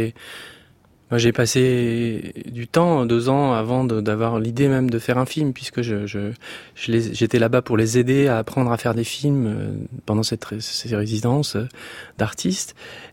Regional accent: Strasbourg, Grand Est, France; c'est que j'ai grandi à Strasbourg, donc en province.

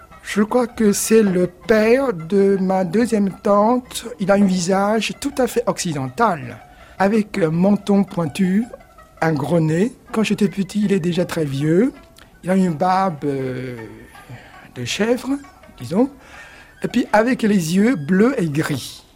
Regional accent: Shanghai, China; French is a second language; Je m'en souviens quand j'étais petit à Shanghai.

